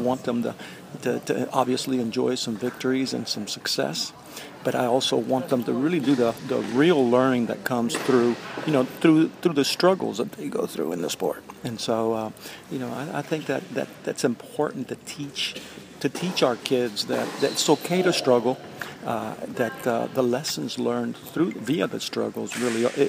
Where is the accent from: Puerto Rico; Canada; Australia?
Puerto Rico; moved away as an adult; now in United States; I grew up in Puerto Rico, and I went to the University of Georgia. And, here I am about 45 years later. I'm still here at Georgia.